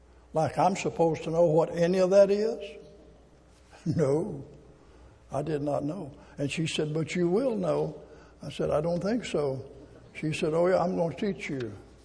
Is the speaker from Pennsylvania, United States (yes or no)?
no; Arkansas, United States; And I'm from South Arkansas. I didn't need English. I spoke Arkansas. I could communicate with anybody there.